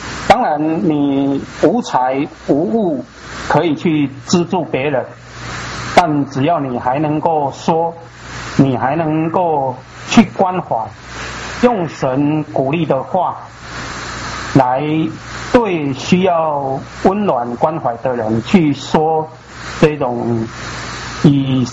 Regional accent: Taiwan; 我记得我们台湾话有一个谚语那我小时候就听过，他的意思是这样我用闽南语讲

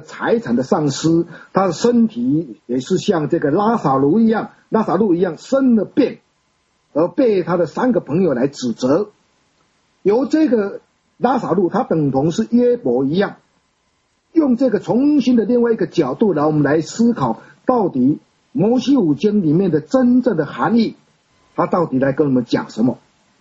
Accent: Taiwan; 就如同我们现在台湾人一样，我们台湾人讲话有一点是台湾国语，台湾话跟那个闽南话跟这个我们说这个北京话，它会混杂在一起的

